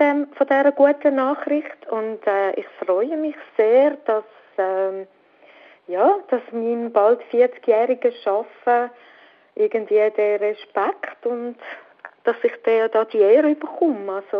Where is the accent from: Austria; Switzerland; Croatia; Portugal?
Switzerland; Zurich; Zürich ist meine Heimatstadt.